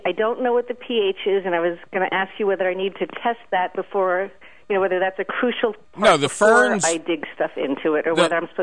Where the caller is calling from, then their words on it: Princeton, New Jersey, United States; I'm calling you from Princeton, New Jersey.